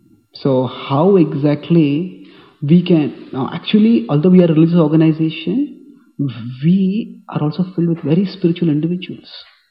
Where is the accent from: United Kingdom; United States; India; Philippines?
India; Pune, Maharashtra; moved away; But what I have observed is that from coming from India, and that true from temples which are quite, I was from Pune, which is much more conservative than Chaupati also.